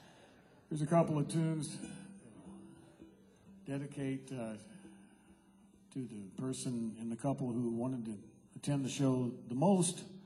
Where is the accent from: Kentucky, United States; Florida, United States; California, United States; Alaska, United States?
Kentucky, United States; Bowling Green; I grew up in Bowling Green, Kentucky.